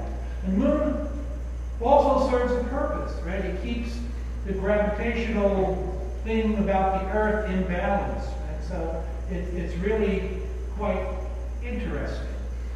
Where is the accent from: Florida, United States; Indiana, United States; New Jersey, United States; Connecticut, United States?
New Jersey, United States; and I'm from New Jersey, and I'll tell you, we don't get earthquakes in New Jersey.